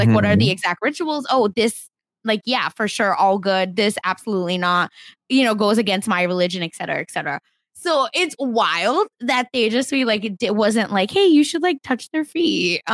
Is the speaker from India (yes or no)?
yes; India; and I'm Indian.